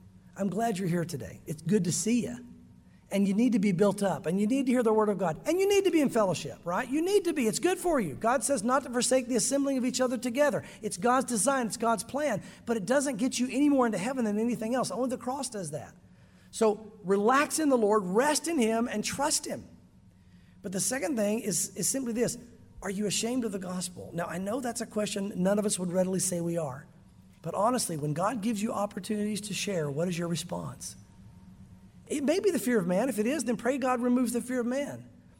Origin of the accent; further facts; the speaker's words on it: the South, United States; Because you guys are from the South, and so am I. And growing up in the South, you went to church every Sunday.